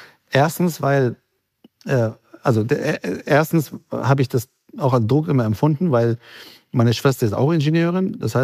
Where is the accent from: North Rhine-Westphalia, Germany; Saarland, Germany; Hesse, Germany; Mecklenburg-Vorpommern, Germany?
Hesse, Germany; Frankfurt; Und auch bei uns in Frankfurt. Ich komme ja auch noch aus derselben Stadt